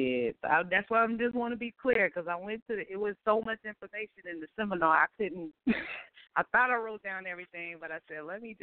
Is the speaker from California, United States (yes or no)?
yes; California, United States; now in New York, United States; because I live in New York, but I'm from California, so I know I got to send it back to where I was, to the county I was born in, correct?